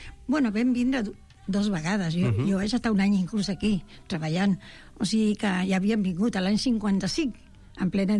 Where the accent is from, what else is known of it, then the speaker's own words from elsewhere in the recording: Chile; Jo soc més xilena que los porotos, que em diuen allà.